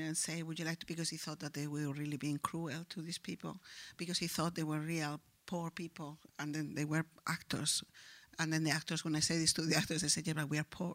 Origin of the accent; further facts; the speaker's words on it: Spain; They also thought it was a bit colonial because I was coming from Spain, and that was a bit, that hurt a lot